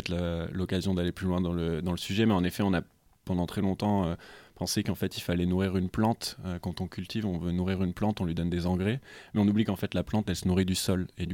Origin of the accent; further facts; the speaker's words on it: Bordeaux, Nouvelle-Aquitaine, France; now in Marseille, France; je suis originaire de Bordeaux et depuis maintenant quelques temps, je vis à Marseille.